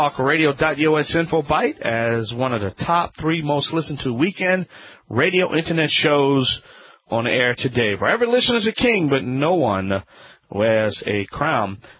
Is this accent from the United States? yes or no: yes; New Orleans, Louisiana, United States; I'll be attending the annual weatherization conference in my hometown of New Orleans.